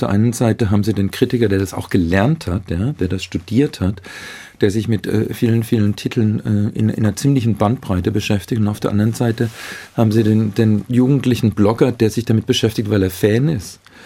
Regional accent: Switzerland; Ich bin in der Nähe von Basel aufgewachsen

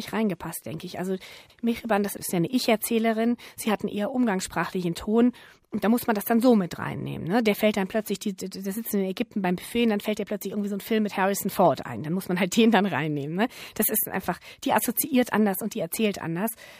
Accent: Frankfurt, Hesse, Germany; Ich meine, Frankfurt ist irgendwie meine Heimatstadt. Ich habe da 20 Jahre gelebt.

